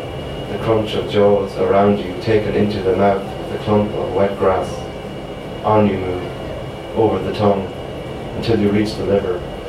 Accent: Sligo, Connacht, Ireland; I was a big fan of biology as well as English in like leaving cert class in Summer Hill College in Sligo.

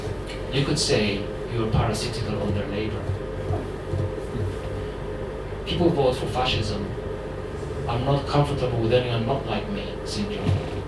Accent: Durham, North East England, United Kingdom; now in Würzburg, Germany; I live in Würzburg, Bavaria, but I'm from Durham.

